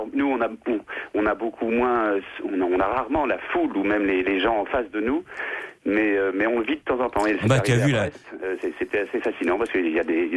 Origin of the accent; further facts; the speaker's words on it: Nantes, Pays de la Loire, France; born there; je suis né à Nantes comme Jules Verne.